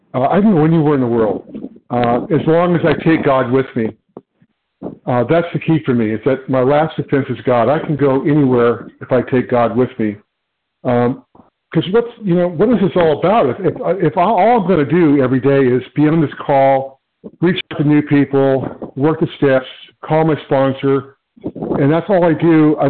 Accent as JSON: {"language": "English", "region": "California", "country": "United States", "said": "I'm from California"}